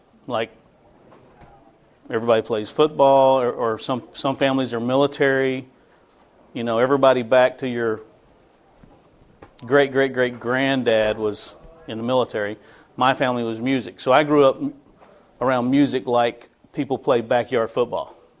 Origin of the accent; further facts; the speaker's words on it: Nashville, Tennessee, United States; Born and raised in Nashville, grew up Music City, Christian music headquarters, country music headquarters.